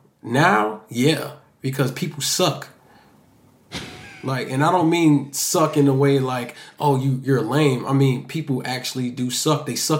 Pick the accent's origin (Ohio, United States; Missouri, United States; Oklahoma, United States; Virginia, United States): Missouri, United States; Kansas City; it helps me, just makes me think about, like, my environment of growing up in Kansas City.